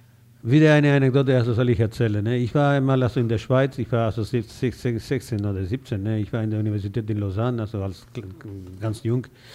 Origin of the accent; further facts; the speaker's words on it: Granada, Andalusia, Spain; German is a second language; now in Germany; ich bin aus Granada, ja.